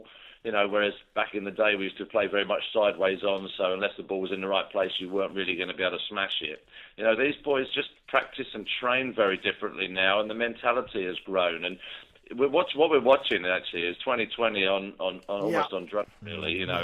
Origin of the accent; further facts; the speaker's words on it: England, United Kingdom; I suppose I'm being typically English now.